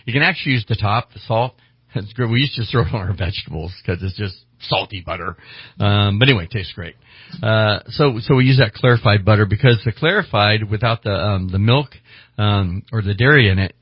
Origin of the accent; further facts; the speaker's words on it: California, United States; Remember, I'm born, but pretty much raised since I was born up here in the North State.